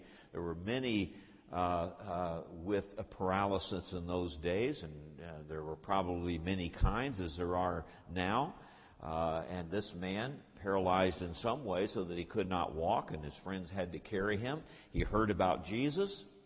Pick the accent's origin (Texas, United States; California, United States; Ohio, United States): Ohio, United States; When I was growing up in Ohio, my dad was a teacher, and we rented an old farmhouse out in the country, in farm country in Ohio.